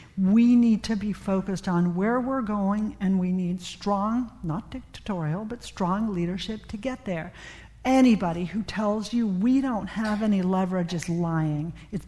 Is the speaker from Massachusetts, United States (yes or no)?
yes; Boston, Massachusetts, United States; I'm from Boston.